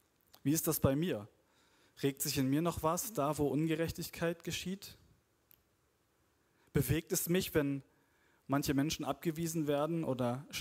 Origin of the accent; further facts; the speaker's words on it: North Germany, Germany; ich komme aus Norddeutschland eigentlich, zwischen Bremen und Hamburg die Ecke